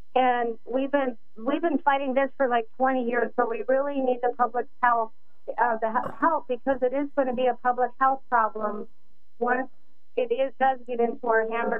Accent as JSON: {"language": "English", "town": "Chehalis", "region": "Washington", "country": "United States", "said": "I'm from Chehalis, Washington, and I'm calling."}